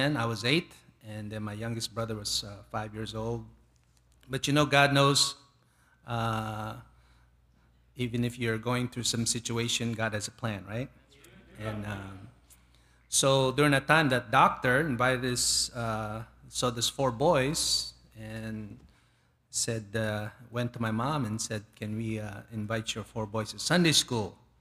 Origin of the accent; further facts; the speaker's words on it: Long Island, New York, United States; also born or lived in Philippines; I was born in the Philippines, but came to America when I was just 8 years old. And we moved to Long Island, New York.